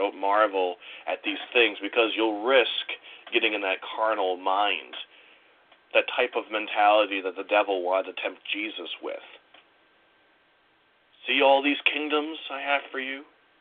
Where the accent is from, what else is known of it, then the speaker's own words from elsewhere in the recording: Wisconsin Rapids, Wisconsin, United States; born there; but the town that I was born in, Wisconsin Rapids, has changed so much since I was a child.